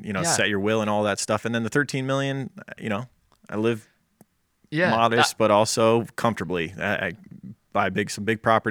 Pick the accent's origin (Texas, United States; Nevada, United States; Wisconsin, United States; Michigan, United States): Nevada, United States; Las Vegas; I grew up in Vegas. Everyone just thinks it's the strip. There's more to it.